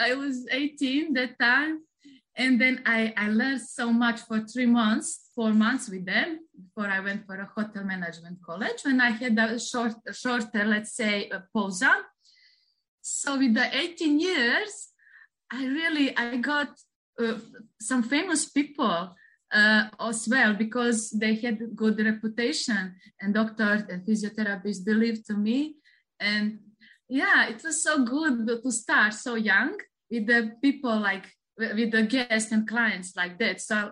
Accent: Montenegro; I'm coming from Montenegro, and then I'm a masseuse stewardess on board.

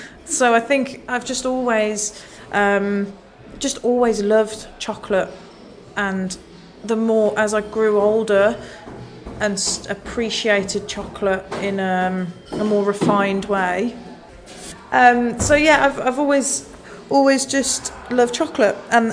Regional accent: Kidderminster, West Midlands, United Kingdom; I'm from the Midlands. I'm from a small town called Kidderminster, which is extremely interesting place.

